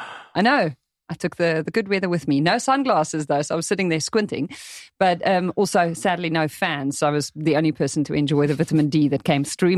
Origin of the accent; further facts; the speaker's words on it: South Africa; And as a South African, I didn't realize this.